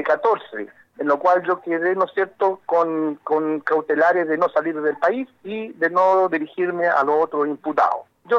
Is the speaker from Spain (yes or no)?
no; La Unión, Los Ríos, Chile; Soy oriundo de la Unión